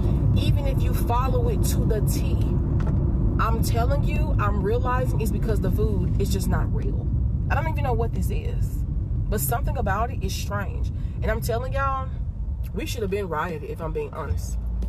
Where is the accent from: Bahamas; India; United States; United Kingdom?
United States; Tennessee; I told y'all I grew up in Tennessee.